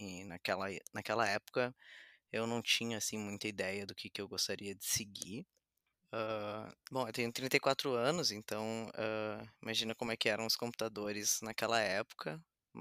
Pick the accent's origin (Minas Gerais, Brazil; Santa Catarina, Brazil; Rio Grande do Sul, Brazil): Rio Grande do Sul, Brazil; Porto Alegre; ela ficou com a gente e nos criou desde que a gente nasceu aqui em Porto Alegre, no Rio Grande do Sul.